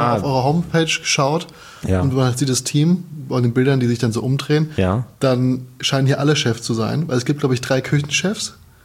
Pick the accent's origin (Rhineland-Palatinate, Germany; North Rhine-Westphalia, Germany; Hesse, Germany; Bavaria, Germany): Hesse, Germany; Als Hesse bin ich da auch raus.